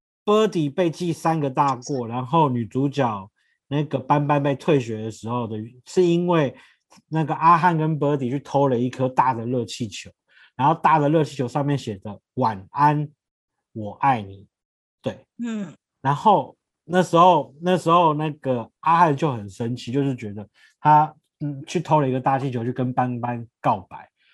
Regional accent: Taiwan; first language Taiwanese Hokkien; 我们台湾人不能讲自己的母语、台语是我们的母语，但是在那个时候只能讲国语。

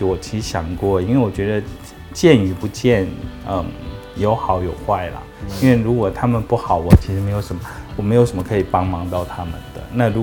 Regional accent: Badouzi, Keelung, Taiwan; born there; 听说我是从八斗子买回来的一个孩子，然后爸爸捕鱼去，就亲生父亲捕鱼，然后就没有回来

